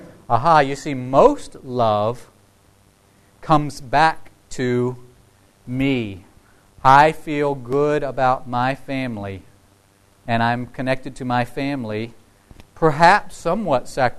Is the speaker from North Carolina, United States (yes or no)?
yes; Salisbury, North Carolina, United States; she's talking about going to my hometown of Salisbury, North Carolina.